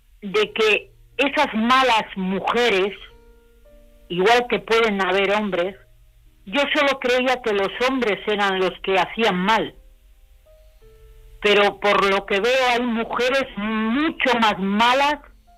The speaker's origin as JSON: {"language": "Spanish", "town": "Basauri", "region": "Basque Country", "country": "Spain", "said": "de donde soy yo, que yo soy de Basauri."}